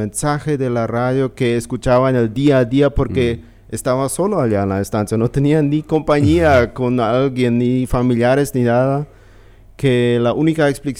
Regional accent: Chaco, Argentina; Pero juntos todos somos chaqueños y juntos queremos convivir y seguir creciendo juntos aquí también

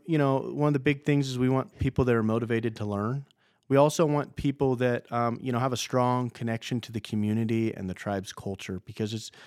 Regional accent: Modoc, California, United States; So I'm a Yurok tribal member, right? I was born and raised in Modoc, California. I'm not sure if people are familiar with that, but that's actually right across the border here, about an hour and a half, 2 hours away. So I grew up in the area.

